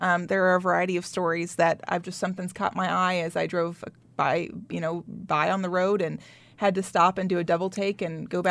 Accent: United States; I'm from Webster County originally, and I know of at least seven generations of my family that are just from that county.

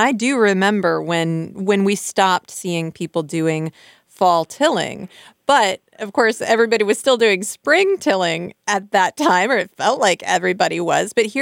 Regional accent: Iowa, United States; I grew up in Blackhawk County in the 1980s. We moved there when I was 6 years old in 1981.

